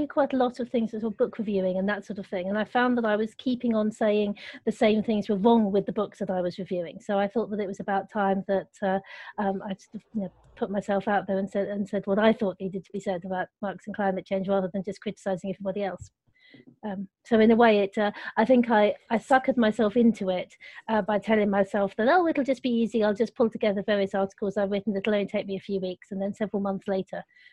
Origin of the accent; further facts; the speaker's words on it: East Barnet, London, United Kingdom; As you say, I'm a local. In fact, I grew up in East Barnet, so I often say I'm like a medieval peasant. So I've never been, never lived more than 5 miles from my birthplace, which is almost true.